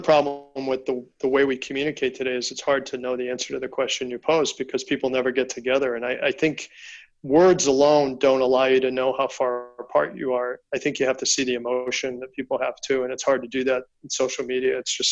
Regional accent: Worcester, Massachusetts, United States; now in Nashville, United States; 3 years. So I'm a Boston. Well, I grew up in Worcester, Massachusetts, which is a whole different story.

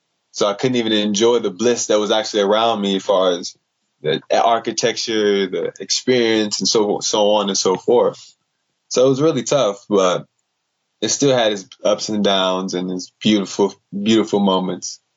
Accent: Chicago, Illinois, United States; now in Orlando, United States; Well, Chicago's little Chicago.

